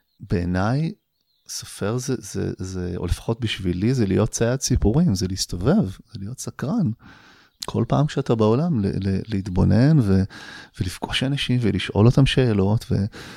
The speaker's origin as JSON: {"language": "Hebrew", "town": "Jerusalem", "region": "Jerusalem District", "country": "Israel", "tie": "born or raised there", "said": "משהו אולי בזה שגדלתי פה קצת, ואולי גם בעיר עצמה"}